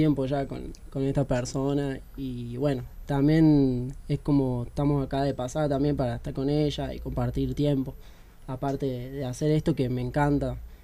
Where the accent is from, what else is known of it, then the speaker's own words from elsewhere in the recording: Córdoba, Argentina; yo como soy de Córdoba, a la siesta no pasa nadie por Córdoba, o sea, donde vivo no, en la calle no hay autos.